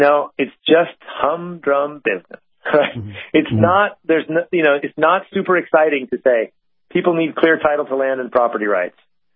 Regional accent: United States; I'll talk to my European friends. I'm like, don't worry, it's okay, I'm American.

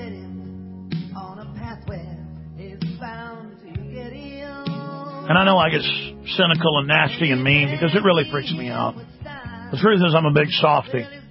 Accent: Dallas, Texas, United States; now in Austin, United States; I'm 34 years old. I'm from Dallas, Texas. I live in Austin, Texas.

